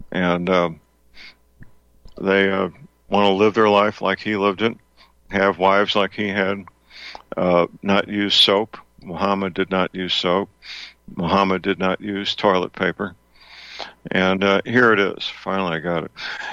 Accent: St. Louis, Missouri, United States; My hometown, St. Louis, I believe has 70,000 Muslims at this point in time.

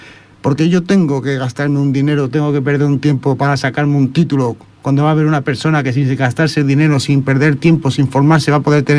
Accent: Catalonia, Spain; Soy catalán, pero de raíces extremeñas

